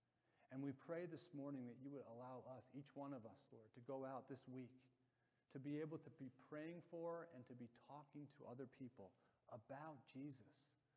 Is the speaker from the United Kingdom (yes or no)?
no; New Jersey, United States; I grew up in Bergen County, and there's lots of Jewish people in Bergen County.